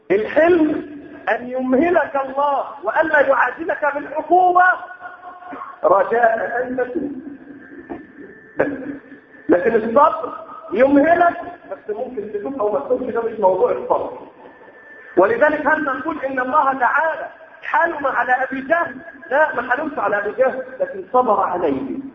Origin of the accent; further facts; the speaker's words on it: Egypt; عندنا في مصر هنا بيسفروا بنوع ايه؟ سبوا الدين.